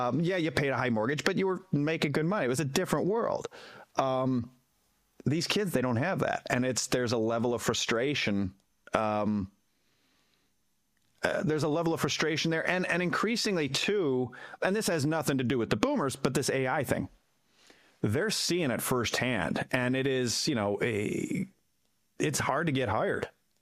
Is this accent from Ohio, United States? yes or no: yes; Cleveland, Ohio, United States; I'm from Cleveland. I've lived in the Rust Belt my whole life.